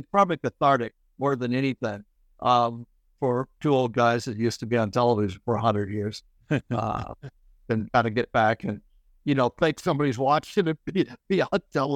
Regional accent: Garden Grove, California, United States; I grew up in Garden Grove, California. I went to Garden Grove High School.

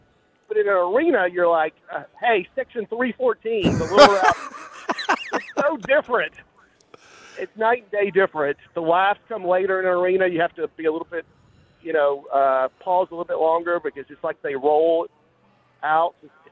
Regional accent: Lebanon, Tennessee, United States; because I grew up in Lebanon.

